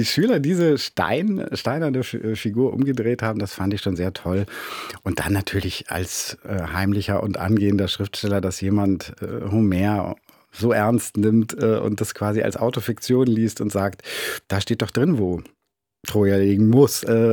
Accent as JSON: {"language": "German", "town": "Schwerin", "region": "Mecklenburg-Vorpommern", "country": "Germany", "tie": "born or raised there", "said": "Also in meiner Heimatstadt Schwerin"}